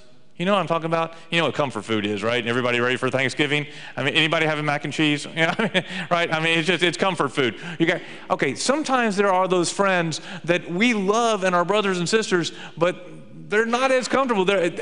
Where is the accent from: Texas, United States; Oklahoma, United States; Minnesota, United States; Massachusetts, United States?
Texas, United States; My wife and I grew up in Texas. I know the accent's not always there